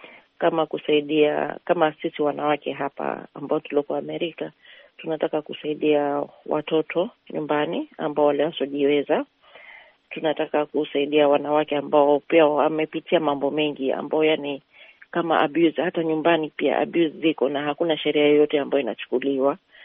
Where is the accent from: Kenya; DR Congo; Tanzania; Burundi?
Kenya; Coast; mimi natoka Pwani